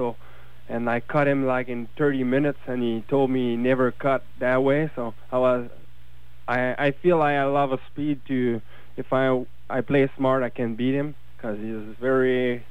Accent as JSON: {"language": "English", "region": "Quebec", "country": "Canada", "second_language": "English", "said": "So sorry for my English. I'm from Quebec, but I hope you understand."}